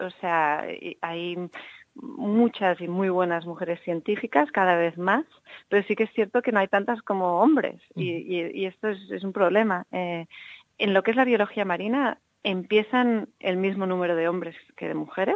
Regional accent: Barcelona, Catalonia, Spain; also born or lived in Mallorca; Yo crecí en Barcelona y en Mallorca. Y son dos sitios totalmente abocados en el Mediterráneo

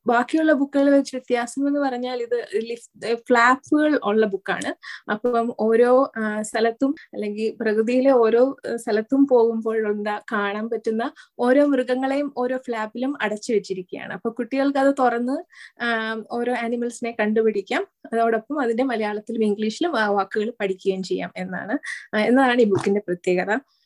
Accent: Kerala, India; Okay, so ഞാൻ കേരളത്തിലാണ് ജനിച്ചതും വളർന്നതും.

